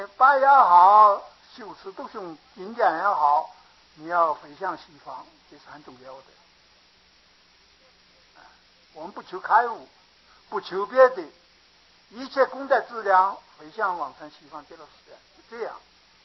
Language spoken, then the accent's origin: Chinese; China; 我是大陆人，我一想我的家在什么地方，我马上就找到嘛。